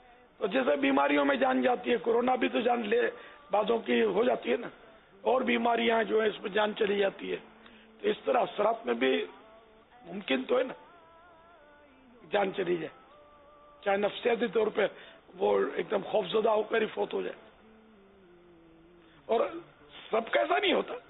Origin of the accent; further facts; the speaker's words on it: Karachi, Sindh, Pakistan; born there; اور میں پھر کراچی آئے, تو کراچی میں پیدا ہوا.